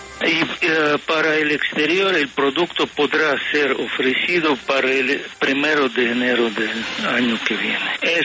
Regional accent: Russia; se produce en mi país por este centro Gamaleya, se distribuye por el Fondo Ruso de Inversiones Directas

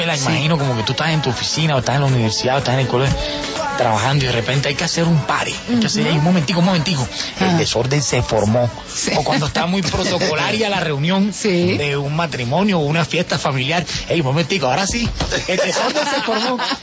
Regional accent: Cartagena, Bolívar, Colombia; que es de mi tierra también, de Cartagena.

